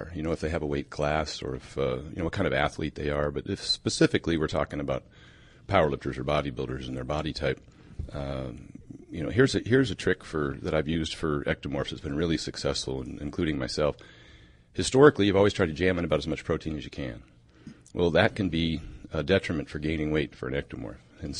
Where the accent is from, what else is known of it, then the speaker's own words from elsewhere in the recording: Oregon, United States; Yeah, I'm from Oregon, so obviously I like the Tillamook cheese.